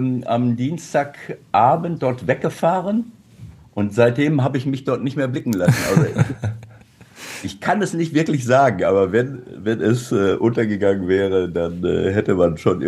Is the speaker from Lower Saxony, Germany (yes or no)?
no; Schloss Holte, North Rhine-Westphalia, Germany; mehr als einem Jahr fest eingezogen hier in Ostwestfalen. Das ist mein Heimatort, Schloss Holte. Das ist bei Bielefeld, das sind ja 15 Kilometer.